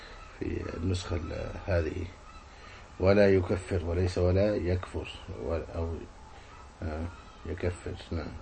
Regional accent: Egypt; في بلدنا مصر

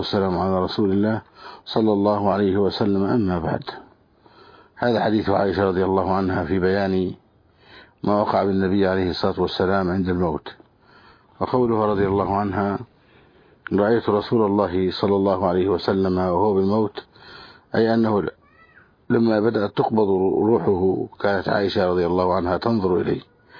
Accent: Egypt; عندنا في مصر

